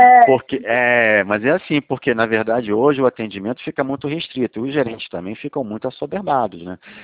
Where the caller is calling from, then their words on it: Rio de Janeiro, Brazil; Pelo meu sotaque, a senhora não identifica de onde que eu estou falando, não?